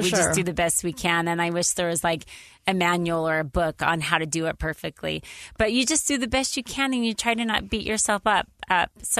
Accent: Idaho, United States; I grew up in Idaho on a dairy farm.

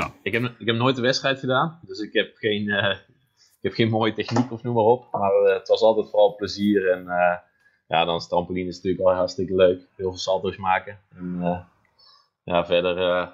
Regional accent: Luyksgestel, North Brabant, Netherlands; Ik kom uit Luiksgestel.

